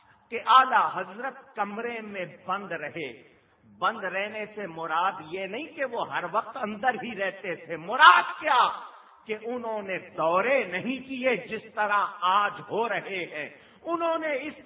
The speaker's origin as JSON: {"language": "Urdu", "town": "Karachi", "region": "Sindh", "country": "Pakistan", "tie": "born or raised there", "said": "میں اسی کراچی میں پلا بڑا ہوں"}